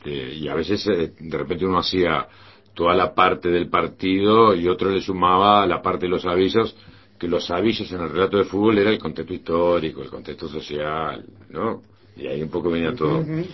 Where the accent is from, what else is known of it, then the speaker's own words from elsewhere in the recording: A Coruña, Galicia, Spain; Soy gallego.